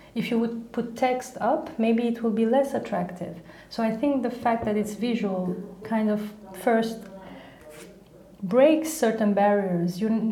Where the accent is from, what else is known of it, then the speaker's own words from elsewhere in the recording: Belgium; English is a second language; also born or lived in Turkey; now in Amsterdam, Netherlands; I was born in Turkey. I grew up in Belgium. So I have quite a nice, I think, I like my journey actually, I really like it, being born in a family of immigrants.